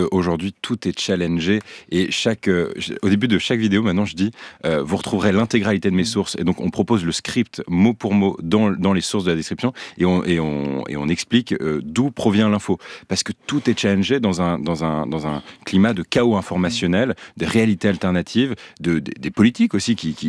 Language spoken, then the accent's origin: French; northern France, France; Moi je viens du nord de la France